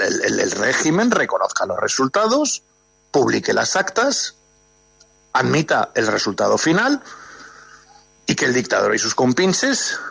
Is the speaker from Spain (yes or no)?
yes; Spain; mientras por ejemplo en mi país, en España, había una dictadura